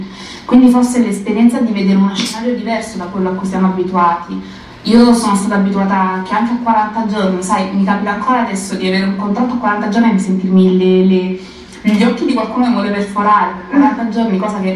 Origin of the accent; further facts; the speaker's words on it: Eboli, Campania, Italy; Io già quando salgo a Napoli, perché sono di Eboli, mi sento un po' meglio.